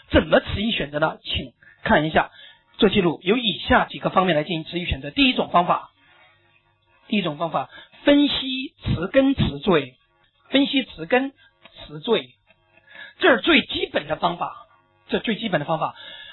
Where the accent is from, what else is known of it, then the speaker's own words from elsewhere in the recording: Chongqing, China; 因为我重庆人嘛，南方人。